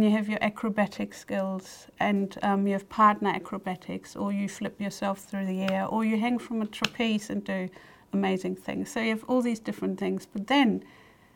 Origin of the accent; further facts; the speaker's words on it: Germany; moved away as an adult; now in New Zealand; I'm originally from Germany, and I'm very happy to be here.